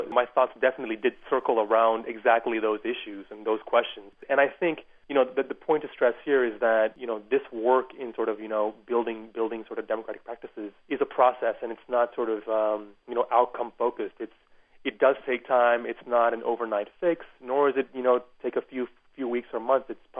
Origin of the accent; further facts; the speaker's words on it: United States; I'm an American citizen sort of raised in this country